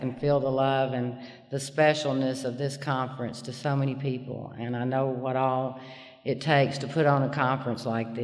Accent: Little Rock, Arkansas, United States; I'm from Little Rock, Arkansas, and it's not as hilly as here, but up in Fayetteville and all up there, it reminds me a lot of this part of Tennessee, and my bones are just comfortable in the hills. I live in the flatland in the Delta now

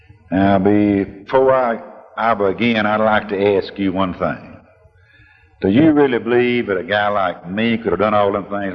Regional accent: Mississippi, United States; I was with Bob Duffy down in Mississippi once, and I was near my hometown, my raising ground. And I asked Bob if he wanted to ride home, and he said, yeah, I'll ride with you and me and some more fellas. And we got down to the place I was born

